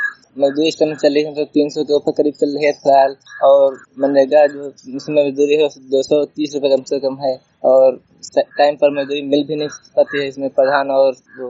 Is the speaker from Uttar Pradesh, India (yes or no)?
yes; Hardoi, Uttar Pradesh, India; मैं का रहने वाला हूँ।